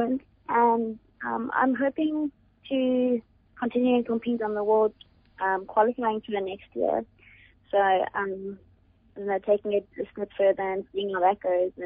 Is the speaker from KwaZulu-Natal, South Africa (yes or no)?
no; Cape Town, Western Cape, South Africa; now in Gauteng, South Africa; Yes, I grew up in Cape Town. I grew up surfing Long Beach and Cormorant, and yeah, now I'm based in Gauteng.